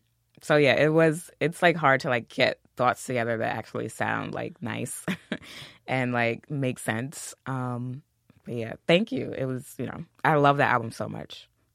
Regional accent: Queens, New York, United States; I'm from Queens.

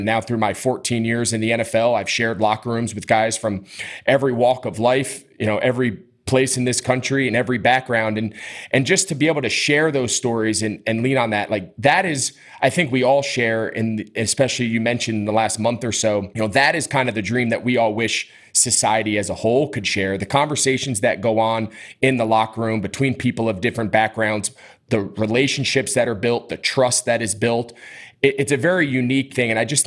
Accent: Northern United States, United States; I grew up in a very different time in this country as a white person growing up in the North.

